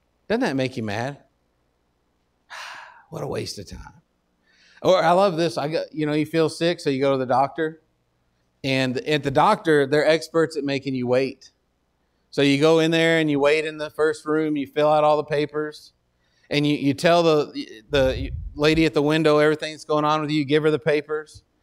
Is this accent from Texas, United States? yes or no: yes; Texas, United States; And I'm from Texas. I can smoke anything.